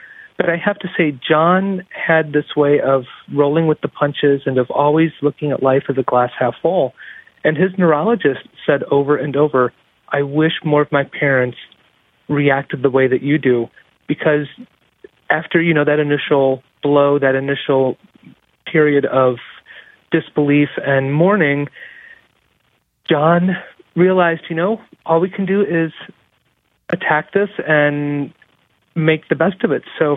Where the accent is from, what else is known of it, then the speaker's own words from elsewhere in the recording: Ohio, United States; I'm born and raised in Ohio.